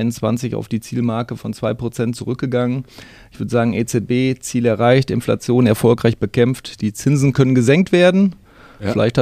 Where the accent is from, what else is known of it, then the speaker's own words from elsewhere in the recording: Dülmen, North Rhine-Westphalia, Germany; now in Lüdinghausen, Germany; ich bin 49 Jahre alt, quasi ein Kind des Geschäftsgebiets. Ich bin in Dülmen aufgewachsen und lebe seit 2015 im schönen Lüdinghausen.